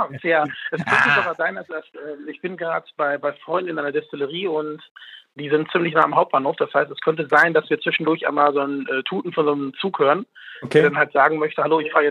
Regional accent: Dortmund, North Rhine-Westphalia, Germany; also born or lived in Münsterland / Kassel; ich komme ursprünglich aus Dortmund, bin in den letzten 20 Jahren relativ viel rumgereist innerhalb von Deutschland. Ich hatte Stationen, wo ich im Münsterland gelebt habe

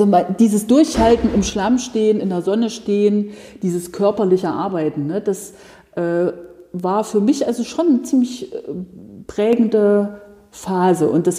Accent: Erfurt, Thuringia, Germany; also born or lived in Weimar; In Erfurt und Umgebung. Also in Erfurt, ich bin in Weimar mal in die Schule gegangen, wo ich kleiner war. Meine Eltern haben dort auch gewohnt. Dann sind wir hierher gezogen.

